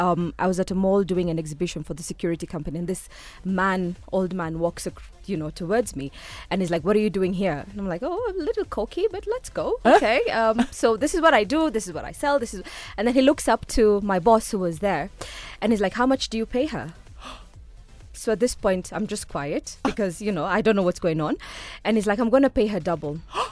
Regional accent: Isiolo, Isiolo County, Kenya; I come from Isiolo. Like, we don't go to school.

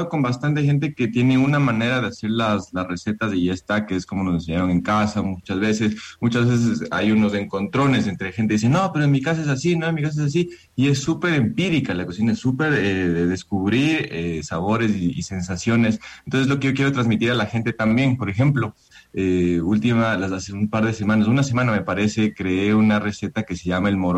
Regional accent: Ecuador; Nosotros como ecuatorianos a veces, no sé, somos muy tibios en algunas cosas donde podemos ser más potentes, más fuertes y demás.

